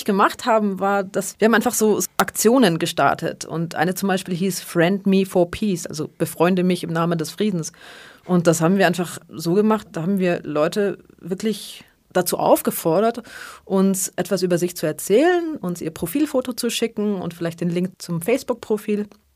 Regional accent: Germany; ich komme aus Deutschland, bin zu 50% Palästinenserin

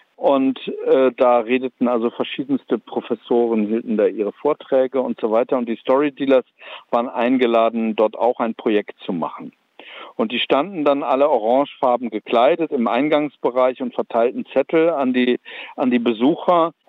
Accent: Germany; ich bin Deutscher

